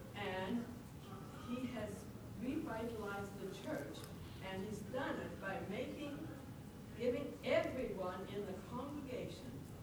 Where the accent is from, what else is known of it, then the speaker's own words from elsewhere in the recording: New Brunswick, Canada; I'm from Quinnipiac, New Brunswick.